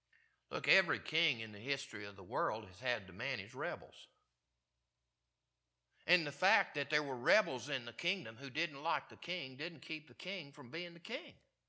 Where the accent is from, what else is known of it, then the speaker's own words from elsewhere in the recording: the South, United States; I grew up in the South.